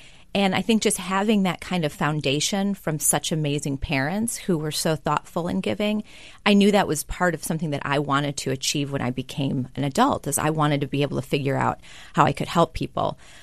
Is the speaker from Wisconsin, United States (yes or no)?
yes; Kenosha, Wisconsin, United States; I grew up in Kenosha, Wisconsin. It's a small community in Wisconsin. My mother's family were farmers and coal miners.